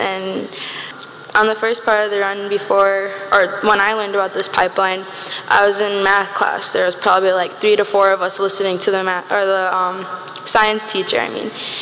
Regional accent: North Dakota, United States; I'm from the Standing Rock Sioux Tribe, and I live in Bismarck, North Dakota. I'm 12 years old.

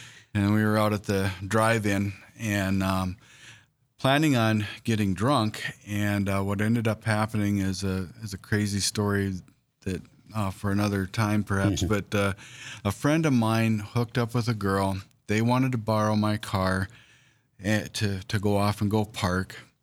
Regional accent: Williston, North Dakota, United States; I grew up in Williston, North Dakota. We moved around a little bit before settling there when I was about in second grade, and then stayed there until through graduation, and then I haven't been back much since.

